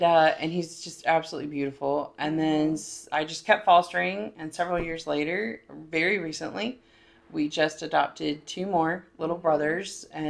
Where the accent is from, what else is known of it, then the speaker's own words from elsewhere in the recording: Mississippi, United States; So I had decided to go ahead and move down to back to my hometown